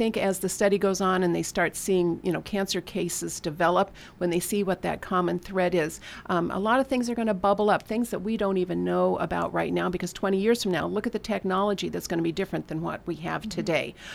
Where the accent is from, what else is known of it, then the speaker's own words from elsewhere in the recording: Oregon, United States; I grew up in Oregon. The windows were always shut.